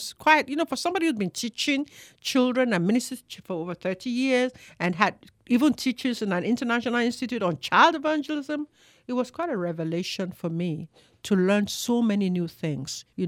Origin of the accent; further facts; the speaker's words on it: Nigeria; When I was growing up in Nigeria